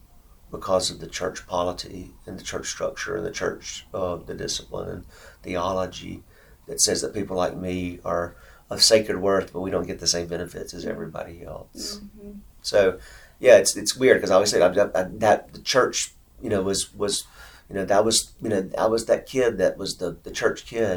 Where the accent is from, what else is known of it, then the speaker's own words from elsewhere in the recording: Forest, Mississippi, United States; I grew up in Forest in Scott County. My dad was the public school superintendent there in the city